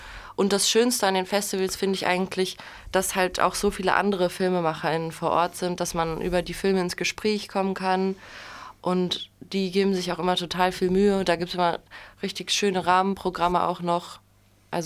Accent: Kassel, Hesse, Germany; Finn, Tillmann und ich, wir kommen alle ursprünglich aus Kassel, schon aus Schulzeiten.

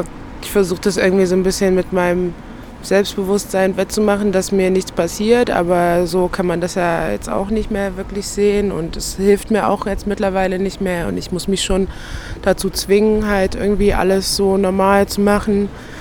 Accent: Halle, Saxony-Anhalt, Germany; ich komme aus Halle und es ist in Halle auch genau das Gleiche.

